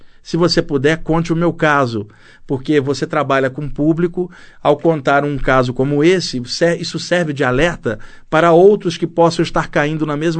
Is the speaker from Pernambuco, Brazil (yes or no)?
no; Rio de Janeiro, Brazil; cresci na Baixada Fluminense jogando bola, indo ao cinema, namorando, indo à praia